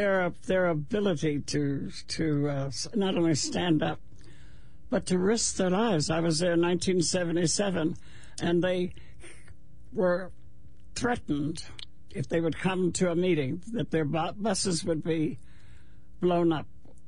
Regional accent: United States; as proud as we are as American women

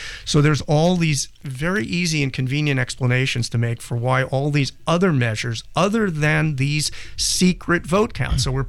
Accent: Massachusetts, United States; We had a big one in Massachusetts, my home state, in 2010

